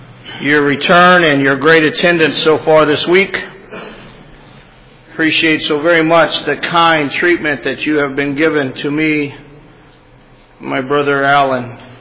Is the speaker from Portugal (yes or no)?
yes; Madeira, Portugal; going back to our home where we grew up in Madeira next week.